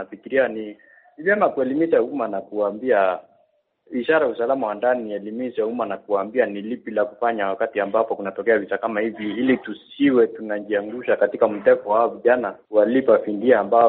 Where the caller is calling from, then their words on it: Nairobi, Kenya; natoka jijini Nairobi hapa Kenya.